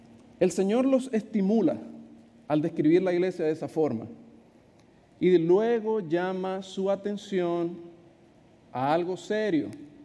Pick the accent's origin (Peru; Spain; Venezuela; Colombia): Venezuela; Yo vengo de Venezuela.